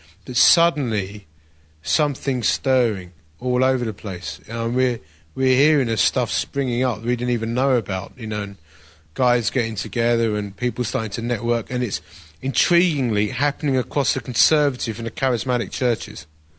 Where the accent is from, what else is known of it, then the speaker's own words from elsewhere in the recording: East of England, United Kingdom; accent: Essex; I was senior pastor at a church in Essex, as you can tell from my accent, God's own county.